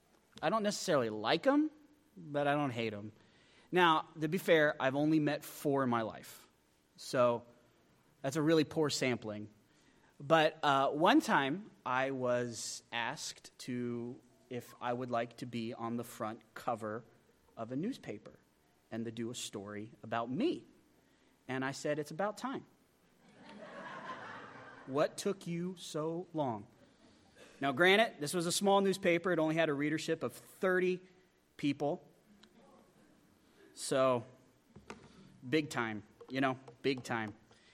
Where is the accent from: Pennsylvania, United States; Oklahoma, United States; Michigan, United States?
Pennsylvania, United States; born there; also born or lived in Gillette, Wyoming; I found out that I was not born in Gillette, Wyoming, as I previously was thought. I was born in Pennsylvania.